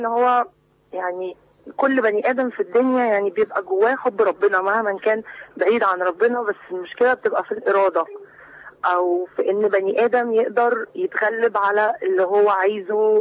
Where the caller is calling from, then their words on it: Cairo, Cairo Governorate, Egypt; من القاهره